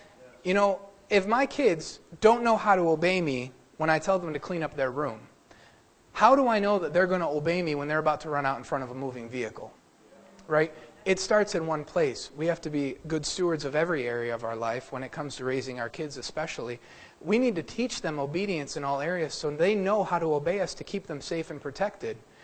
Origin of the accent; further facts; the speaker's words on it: United States; I'm American. I don't need to obey nobody. I mean, 1776, my forefathers came to this land so I wouldn't have to obey anybody ever again in my life